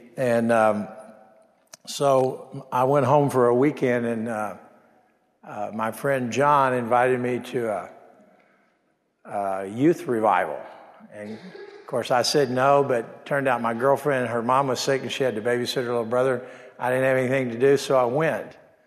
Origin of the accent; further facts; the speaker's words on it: Oklahoma City, Oklahoma, United States; So I was born in Oklahoma, and went to high school in Oklahoma City, and went off to college in 1961, the fall.